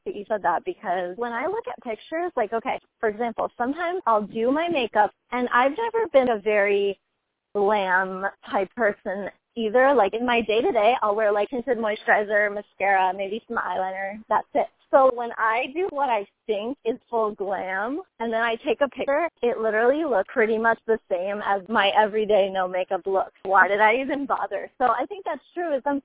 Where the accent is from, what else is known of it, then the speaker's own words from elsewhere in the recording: Florida, United States; we grew up in Florida and we thought it was cool to just lay outside and like rub baby oil on ourselves for like 8 hours.